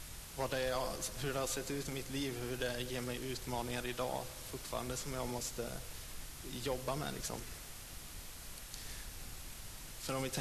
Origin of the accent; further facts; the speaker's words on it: Tidaholm, Västra Götaland County, Sweden; Jag är uppvuxen i en kristen familj i Pingstkyrkan hemma i Tidaholm.